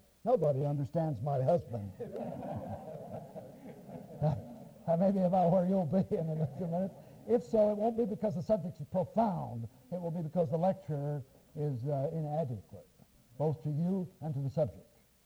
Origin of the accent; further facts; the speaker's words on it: Nebraska, United States; Well, I grew up in Nebraska in a cornfield.